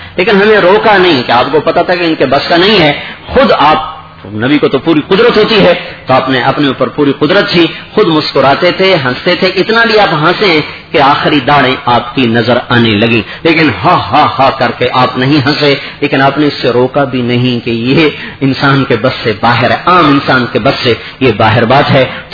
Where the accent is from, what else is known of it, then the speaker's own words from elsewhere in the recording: Punjab, Pakistan; also born or lived in Lahore; میرا یہیں علاقہ قریب ہے, تلمبا آپ کے قریب ہے, اس کے قریب ہمارا گاؤں ہے.